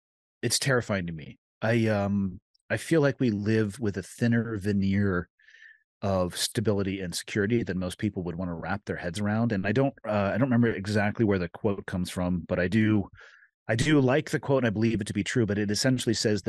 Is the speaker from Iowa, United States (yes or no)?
no; California, United States; now in Montana, United States; I love California, born and raised in California, but the subdivision that I lived in, quite frankly, has more people in it than the city that I live in now in northwestern Montana.